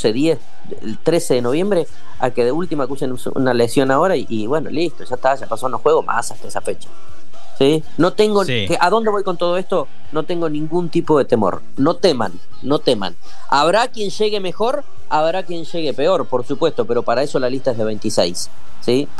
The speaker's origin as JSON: {"language": "Spanish", "country": "Argentina", "said": "yo siendo argentino les digo qué vivos que son"}